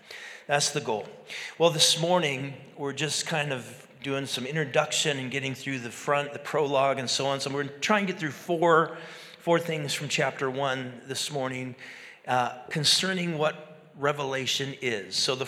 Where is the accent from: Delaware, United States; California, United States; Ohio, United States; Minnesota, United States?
Minnesota, United States; Moose Lake; When I was growing up in Moose Lake, Minnesota, we, on numerous times, probably three or four different occasions, we took vacation